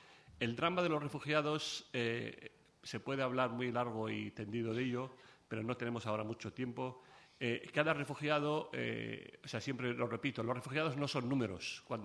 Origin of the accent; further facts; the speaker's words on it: Palestine; Yo vengo de una tierra de Palestina, de Tierra Santa, una tierra donde la herida sigue abierta, las memorias llenas y las esperanzas frustradas.